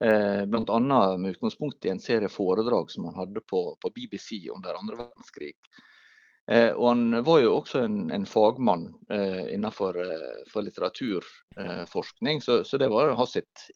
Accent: Møre og Romsdal, Norway; now in Bergen, Norway; Jeg jo egentlig remøværing, så jeg har vokst opp I Trærøy og bodde der til, ja, jeg var ferdig på videregående, og det synes jeg ikke så lenge siden, men det visst 25 år. Så nå jeg bodde I Bergen og på Sotra

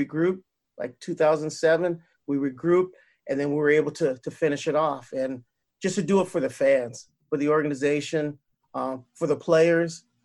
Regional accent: Denver, Colorado, United States; also born or lived in Texas; I grew up in Texas. I was born in Texas, but my dad was in the military. So we lived in a lot of different places. And we moved to Colorado, to Denver in 1973, 1974.

